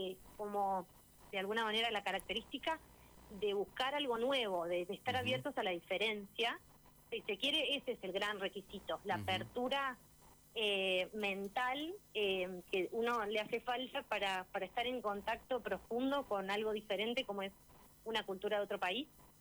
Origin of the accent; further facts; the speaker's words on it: Argentina; cómo vivimos acá, cómo somos los argentinos.